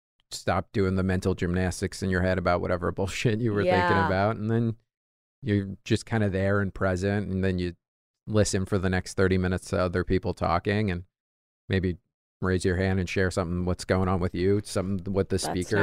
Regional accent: New York, United States; I'm Irish. I'm New York guy

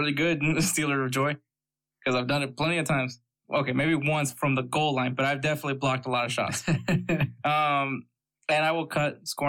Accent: United States; He's definitely the reason why I became a U.S. men's national team player, aside from the fact that I'm American.

